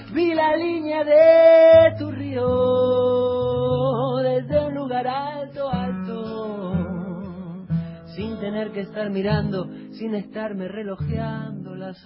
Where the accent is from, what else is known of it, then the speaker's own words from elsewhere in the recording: Concordia, Entre Ríos, Argentina; Yo me crié en Concordia. Y en las afueras, cerca de donde yo vivía